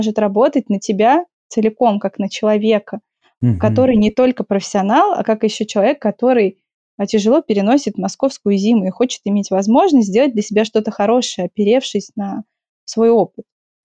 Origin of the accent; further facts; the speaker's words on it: Moscow, Russia; потому что я из Москвы, а у нас зима – это не белый прекрасный снежочек, это просто нечто удручающее, грязное, с дождем, с грязным снегом, с реагентами.